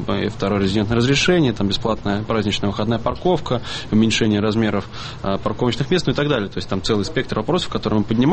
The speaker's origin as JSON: {"language": "Russian", "region": "Moscow", "country": "Russia", "said": "как москвич и как муниципальный депутат"}